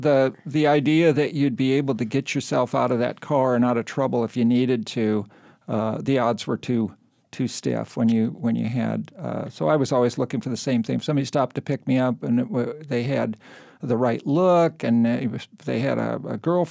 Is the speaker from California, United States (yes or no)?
yes; California, United States; I grew up in the East San Gabriel Valley, learned to speak Spanish, went to school in a real integrated settings